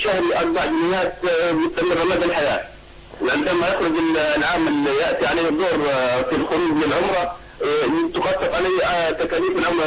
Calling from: Jordan; أنا أتكلم من الأردن

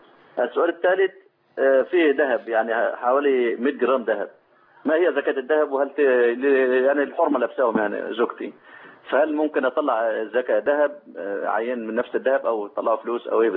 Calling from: Saudi Arabia; أنا بكلمك من السعودية

